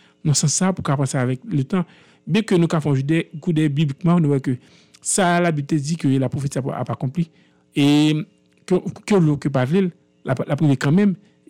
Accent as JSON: {"language": "French", "country": "Haiti", "said": "nous en tant que peuple en tant que haïtien"}